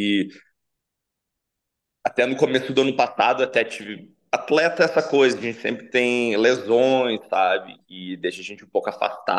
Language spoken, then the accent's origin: Portuguese; Espumoso, Rio Grande do Sul, Brazil; also born or lived in Porto Alegre; now in Austin, United States; Eu hoje estou residindo em Austin, Texas, e eu deixei Espumoso em 2018, se eu não me engano, e me mudei para Porto Alegre, primeiramente. E depois de pouco mais de 2 anos morando em Porto Alegre, eu recebi um convite para me mudar aqui para os Estados Unidos.